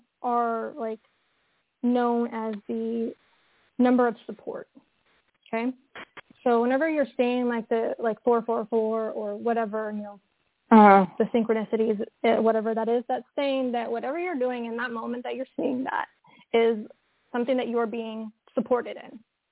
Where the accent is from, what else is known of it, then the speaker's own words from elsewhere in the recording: California, United States; Yeah, I'm from Northern California.